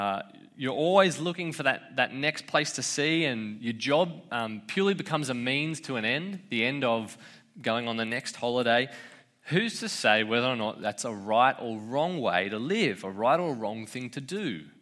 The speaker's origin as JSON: {"language": "English", "country": "Australia", "said": "Jackass, I'm just going to say ass because it's easier for me as an Aussie."}